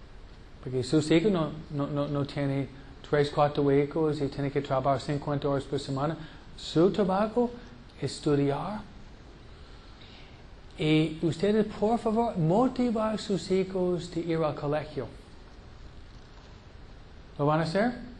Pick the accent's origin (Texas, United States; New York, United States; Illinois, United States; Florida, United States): New York, United States; Fue en Nueva York, ¿no? Yo vengo de Nueva York. Nueva York. Nueva York. Aquí ustedes conocen Los Ángeles, pero no conocen Nueva York.